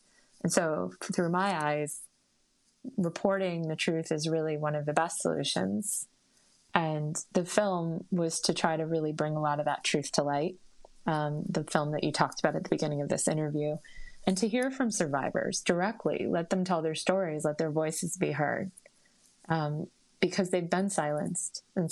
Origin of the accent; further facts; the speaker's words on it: United States; which is, as you know, I'm an American journalist, completely out of the question.